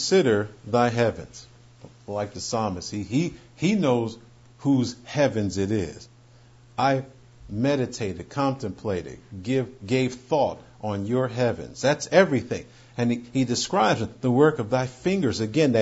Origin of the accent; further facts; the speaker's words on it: New York, United States; When I grew up in New York, you could see it. Winter, spring, summer, and fall.